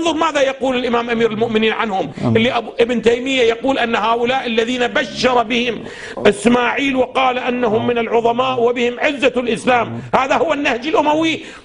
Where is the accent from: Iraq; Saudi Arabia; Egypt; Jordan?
Iraq; عندنا في العراق الآن